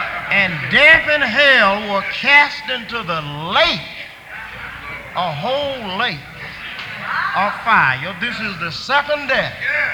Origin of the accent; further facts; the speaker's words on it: Texas, United States; When I was a boy, I never will forget, growing up in East Texas, I tried to make a successful shoe shining boy.